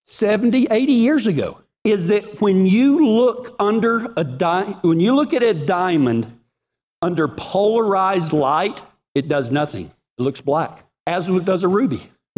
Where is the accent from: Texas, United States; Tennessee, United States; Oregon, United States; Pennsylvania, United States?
Texas, United States; accent: Texas; My Texas accent might not read well from Revelation, but let's try it.